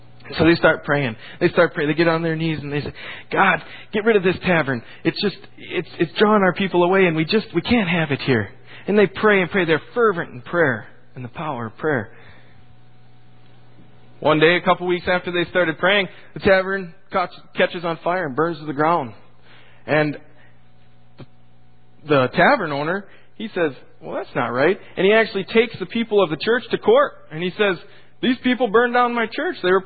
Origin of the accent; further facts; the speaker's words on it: McGregor, United States; I come from McGregor, so I would definitely attend one of these churches.